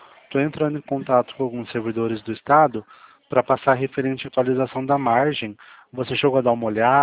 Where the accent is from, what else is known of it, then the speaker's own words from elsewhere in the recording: Limeira, São Paulo, Brazil; Não, eu sou de Limeira, é um pouquinho longe do interior. Fica aqui perto de Campinas, Piracicaba.